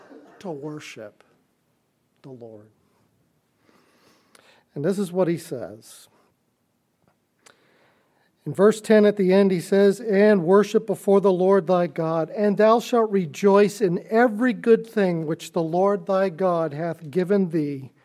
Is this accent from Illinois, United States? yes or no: yes; Illinois, United States; born there; also born or lived in Miami, Florida; Not that I was born in Illinois, not that I lived most of my life down in Miami, Florida, and moved.